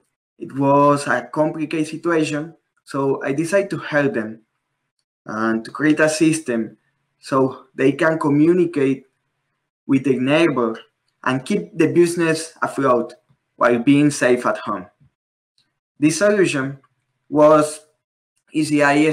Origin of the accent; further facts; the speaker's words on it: Colombia; now in Canada; I am from Colombia. 9 years ago, I moved, I immigrated with my family here to Canada, to the North Pole. Part of my family is still living in Colombia